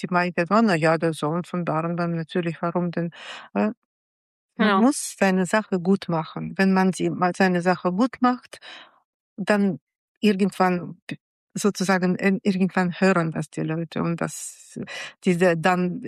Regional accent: Russia; jetzt zum Beispiel meine Heimat, Russland, kann ich jetzt nicht besuchen.

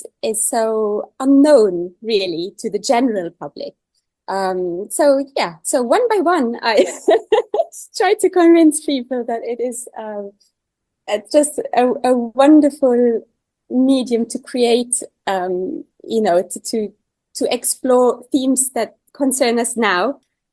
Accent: Luxembourg; I am from Luxembourg, and then I am a composer, so I also hear things from the other side, and the Luxembourg composers sometimes felt left out or so.

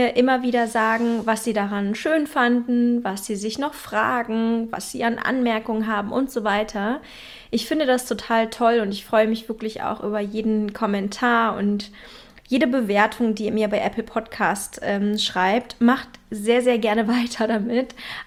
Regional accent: Berlin, Germany; in meiner Heimatstadt Berlin

